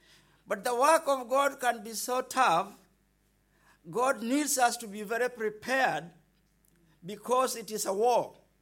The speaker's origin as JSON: {"language": "English", "region": "Bamako", "country": "Mali", "second_language": "English", "said": "I'm from Africa, Bamaku."}